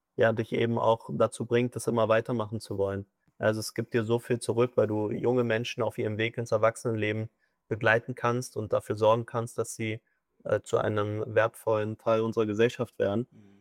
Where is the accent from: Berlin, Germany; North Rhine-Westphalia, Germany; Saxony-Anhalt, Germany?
Berlin, Germany; Ich bin in Berlin-Spandau aufgewachsen.